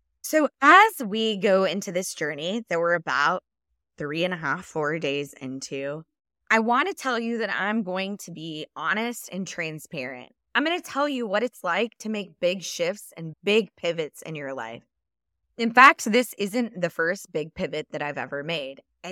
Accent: Dallas, Texas, United States; I was born and raised in Dallas, Texas. In fact, the last place that we lived was only 3.5 miles from the hospital that I was born at.

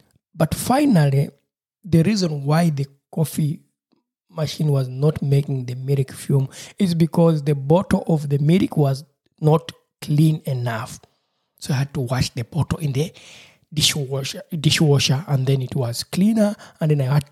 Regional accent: Uganda; when you invite someone from my home country, Uganda, someone, not everyone, not all of them, some people will tell you, please, me, I'd like to have tea

